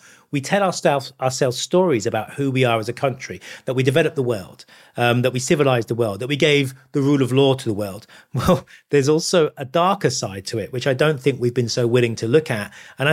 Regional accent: United Kingdom; I'm British. I love being British.

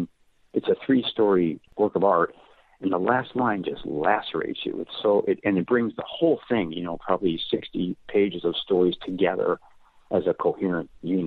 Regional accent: Amarillo, Texas, United States; moved away as an adult; Well, when I came from Amarillo, Texas, I had gotten into the Syracuse program. It was my first trip east

